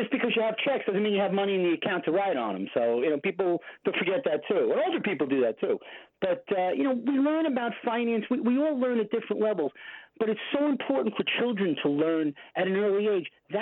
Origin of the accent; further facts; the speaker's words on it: New York, United States; Listen, go slow. I'm from New York, you know, so just take it easy on me.